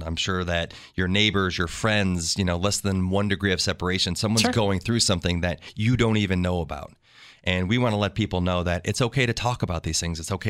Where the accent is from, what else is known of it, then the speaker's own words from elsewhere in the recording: Buffalo, New York, United States; I grew up in South Buffalo and, you know, we grew up in a small neighborhood before social media.